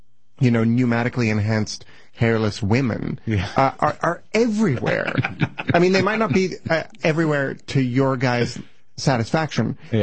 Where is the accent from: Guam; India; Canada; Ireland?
Canada; now in United States; No, I am Canadian. I'm dual, actually.